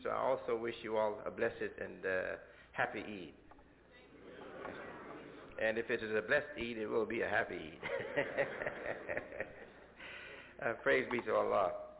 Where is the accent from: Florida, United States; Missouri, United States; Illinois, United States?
Illinois, United States; Chicago; in the area of town, suburban areas of Chicago, my hometown